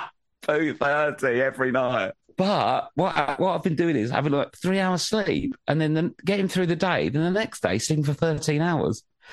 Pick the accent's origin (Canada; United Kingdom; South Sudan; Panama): United Kingdom; England; now in Australia; now I'm just like that weird fucking Pom walking around filming children.